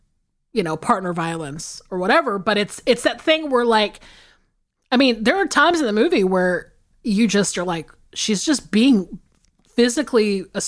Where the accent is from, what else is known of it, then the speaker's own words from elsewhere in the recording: the South, United States; And the thing about too growing up in the South is that there is so much country music that's just like in the ether.